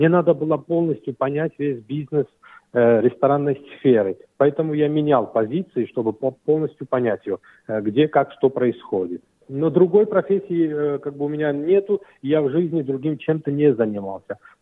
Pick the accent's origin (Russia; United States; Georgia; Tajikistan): Georgia; Tbilisi; now in Australia; Ну, мы в Австралии уже год. Я родом с Грузии, Тбилиси, столица Грузии. Я там родился, вырос.